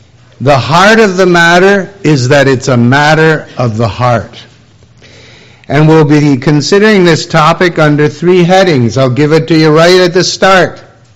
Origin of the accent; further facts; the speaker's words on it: Hawkesville, Ontario, Canada; Why, just in little old Hawkesville, my hometown, there was a tornado that touched down just outside of Hawkesville.